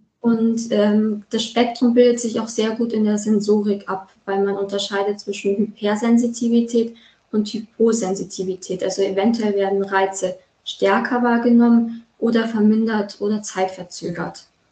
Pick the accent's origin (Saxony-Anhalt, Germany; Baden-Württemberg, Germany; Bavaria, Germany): Bavaria, Germany; Wernberg; Ich komme aus Wernberg.